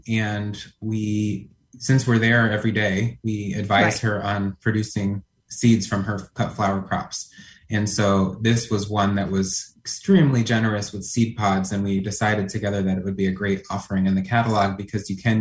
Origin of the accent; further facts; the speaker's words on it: Ireland; because I'm also Irish